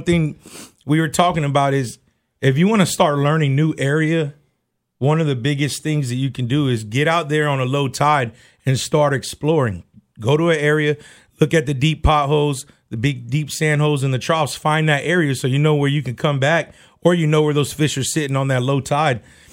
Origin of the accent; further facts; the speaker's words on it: Tampa, Florida, United States; Well, basically, I'm a Tampa fanatic, born and raised in Tampa.